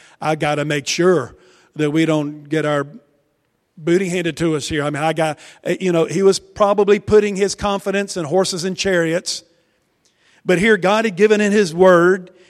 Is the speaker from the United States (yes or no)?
yes; Wilson, United States; that was the size of my hometown, Wilson, when I left for college years ago.